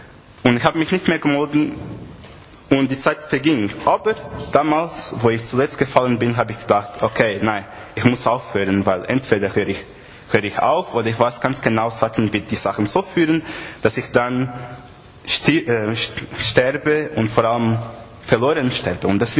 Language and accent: German; Portugal; German is a second language; Wir haben bei uns in Portugal, ich weiß nicht, wer von euch kennt, Youth in Mission, also diesen Kongress. Aber wir haben etwas Ähnliches in Portugal.